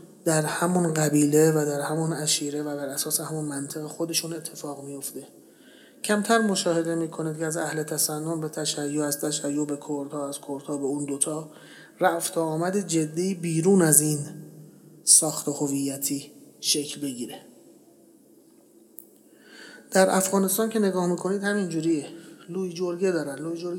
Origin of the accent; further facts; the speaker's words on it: Iran; ما ایرانیم، اینها اقوام ایرانی هن.